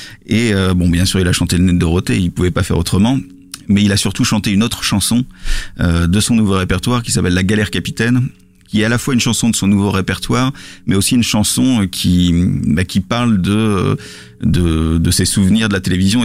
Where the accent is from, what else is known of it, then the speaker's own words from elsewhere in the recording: Lille, Hauts-de-France, France; je suis pas parisien, je suis lillois